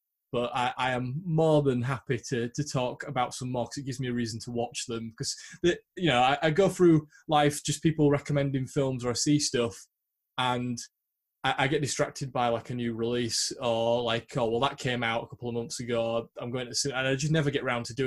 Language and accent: English; Yorkshire and the Humber, United Kingdom; because, you know, we're from Yorkshire.